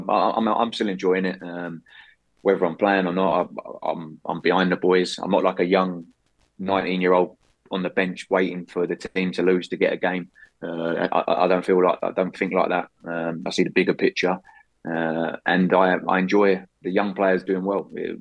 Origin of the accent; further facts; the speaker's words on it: Barking, London, United Kingdom; In Barking, so not far from Blake.